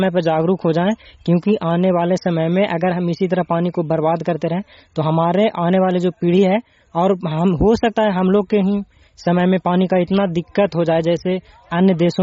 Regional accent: Nursarai, Bihar, India; मैं नूरसराय से हूँ।

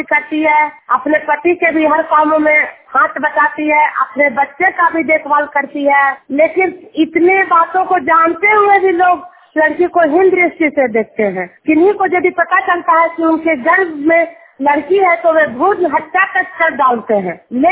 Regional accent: Juniyar, Bihar, India; मैं नालंदा जिला हिंसा प्रखंड जुनियार गांव की निवासी हूं

